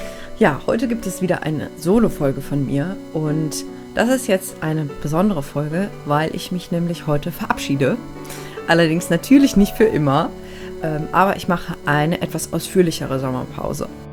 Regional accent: Aachen, North Rhine-Westphalia, Germany; moved away as an adult; dann bin ich einige Monate später sogar weggezogen, habe meine Heimat verlassen, weil meine Partnerin über 700 Kilometer von meiner Heimatstadt Aachen entfernt wohnt

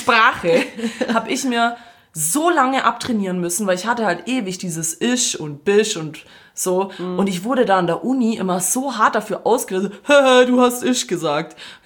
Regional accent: Croatia; ich bin ja gar kein Schwabe. Ich bin auch ein Fake-Schwabe. Ich bin eigentlich Kroate, aber ich tue so, als wäre ich Schwabe.

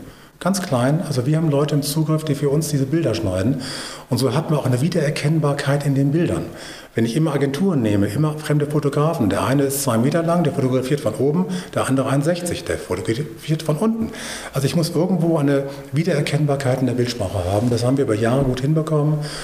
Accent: Rhineland, Germany; Ich bin ja Rheinländer

